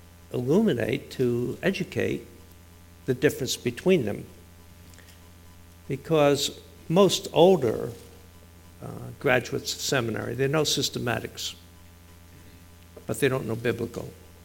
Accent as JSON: {"language": "English", "region": "New Jersey", "country": "United States", "accent": "Jersey", "said": "He hadn't yet picked up my Jersey accent."}